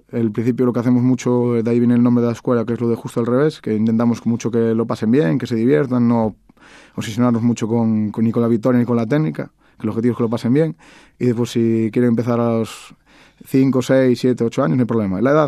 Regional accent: Fene, Galicia, Spain; nunca lo pensamos tener tantos alumnos y menos, como digo yo siempre, en mi pueblo.

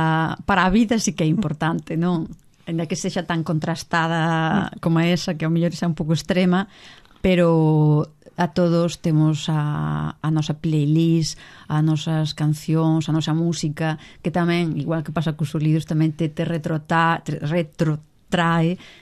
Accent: Malpica, Galicia, Spain; eu co Son de Malpica, aínda que non Son de Malpica Porto, son máis unha pica de dentro do monte

